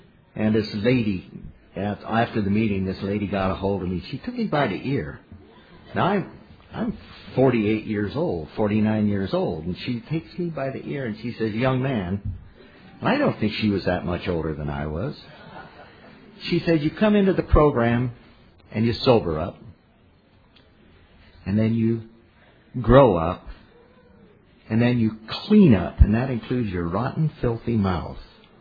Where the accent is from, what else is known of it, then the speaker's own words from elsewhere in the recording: California, United States; I am an alcoholic from Southern Californi